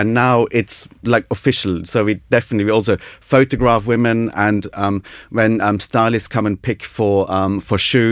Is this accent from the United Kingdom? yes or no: yes; United Kingdom; I'm a British student, so I obviously know what I'm doing. So this is a very new thing for them. Everyone else was Italian.